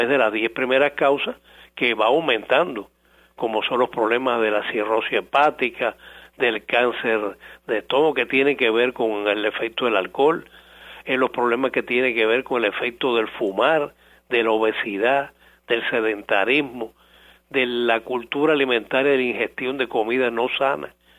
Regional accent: Cuba; born there; Yo tengo más de 60 años de edad. Yo nací en el capitalismo en Cuba. A mí me formó el sistema anterior, con todas las situaciones de dictadura, de lucha revolucionaria, de situaciones económicas y sociales.

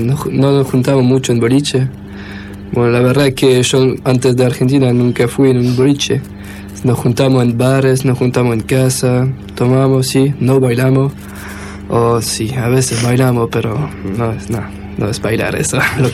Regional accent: Belgium; Spanish is a second language; allá en mi país hablamos tres idiomas y el país está separado en tres partes y cada parte tiene su gobierno.

